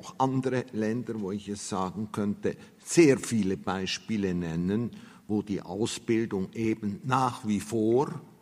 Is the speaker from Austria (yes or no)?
yes; Salzburg, Austria; also ich komme aus Salzburg